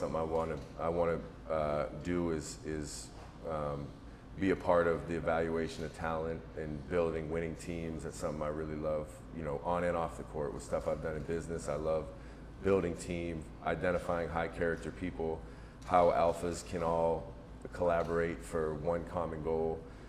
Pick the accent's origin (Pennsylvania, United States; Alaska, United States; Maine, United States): Maine, United States; They were the people that were in our inner circle here growing up in Maine.